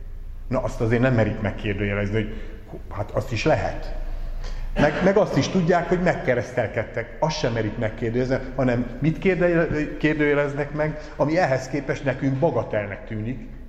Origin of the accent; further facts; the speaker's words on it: Nekézseny, Borsod-Abaúj-Zemplén, Hungary; abba a kis faluba, ahol felnőttünk Nekézsenybe, ahol édesapám lelkipásztor volt